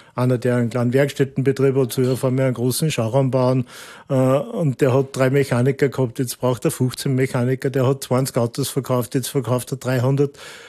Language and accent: German; Upper Austria, Austria; als Oberösterreicher